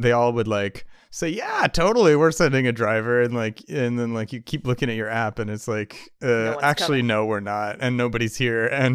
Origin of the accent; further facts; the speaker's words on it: California, United States; also born or lived in Ohio; Because I grew up in California, but then I lived in Ohio for, like, a couple years as a kindergartner.